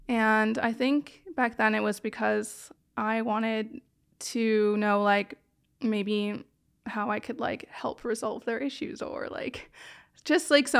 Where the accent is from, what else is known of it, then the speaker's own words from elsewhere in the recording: Western Canada, Canada; I'm from Western Canada